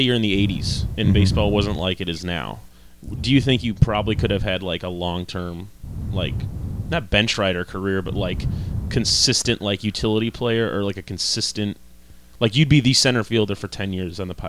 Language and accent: English; Chicago, Illinois, United States; If it didn't show that we're from Chicago anyways.